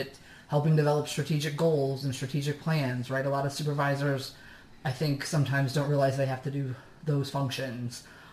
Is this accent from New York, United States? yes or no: yes; Syracuse, New York, United States; I grew up in Syracuse, New York. My parents were teachers.